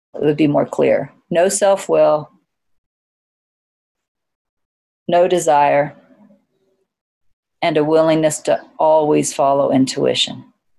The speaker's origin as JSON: {"language": "English", "country": "United States", "said": "you know, I'm an American and we're not used to that kind of thing."}